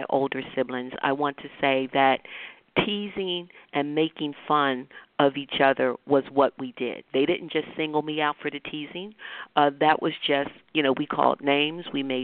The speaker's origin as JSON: {"language": "English", "town": "Philadelphia", "region": "Pennsylvania", "country": "United States", "tie": "born or raised there", "said": "I grew up in West Philadelphia, and at that time it was a nice working-class neighborhood."}